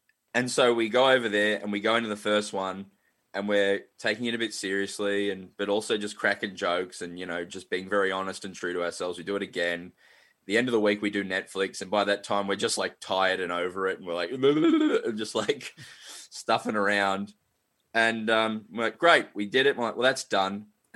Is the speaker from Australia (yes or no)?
yes; Melbourne, Victoria, Australia; we're weirdos from Melbourne, Australia